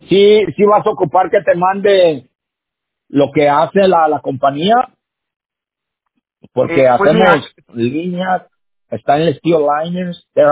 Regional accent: Mexico; born there; moved away; yo también nací en México.

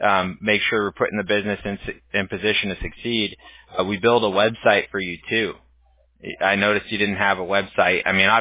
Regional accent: California, United States; I'm originally from California.

